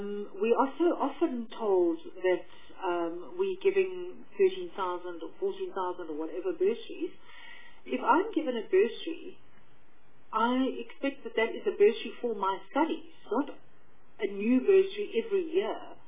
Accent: Eastern Cape, South Africa; I come from the Eastern Cape, and like the Northern Cape, like the Western Cape, we have a very high level of Afrikaans-speaking learners.

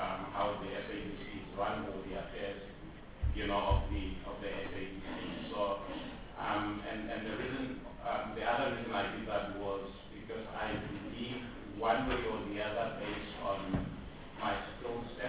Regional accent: Limpopo, South Africa; now in Johannesburg, South Africa; Just in terms of background and who I am, I came from Limpopo, that's where I actually grew up, and then currently based in Johannesburg.

